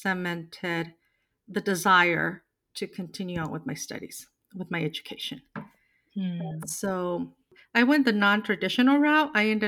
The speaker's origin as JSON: {"language": "English", "town": "Nogales", "region": "Arizona", "country": "United States", "tie": "born or raised there", "said": "So I am the oldest of six, and I was born and raised in Nogales, Arizona, a border town. And I grew up in Nogales at a time when the border was less, I don't want to say structured, but it was more, much more of a feeling of one community."}